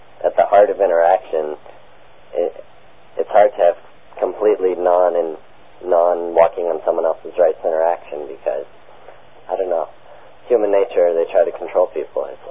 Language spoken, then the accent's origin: English; British Columbia, Canada; now in Bakersfield, United States; I'm more from Canada. I'm British Columbia.